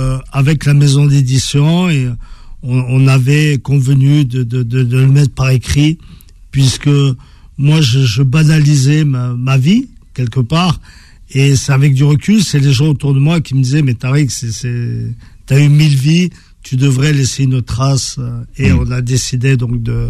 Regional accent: France; Nous, on a grandi en France, on a étudié en France, je veux pas qu'on parle d'intégration, quoi. Issu de l'immigration, peut-être, mais je suis français avant tout.

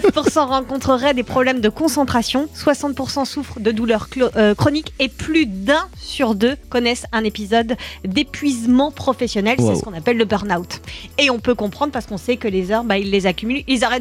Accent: Grand Est, France; on a beaucoup de chance que ça se passe chez nous, dans le Haut-Rhin.

